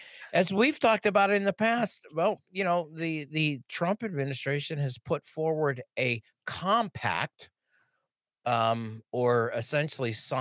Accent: Pittsburgh, Pennsylvania, United States; I don't understand why that's not Edinburgh, because I'm from Pittsburgh, and it's got the same ending.

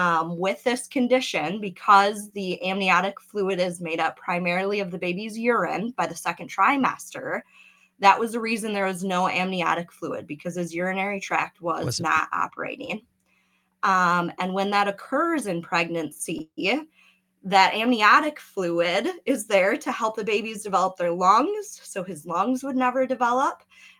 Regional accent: Wisconsin, United States; born or raised there

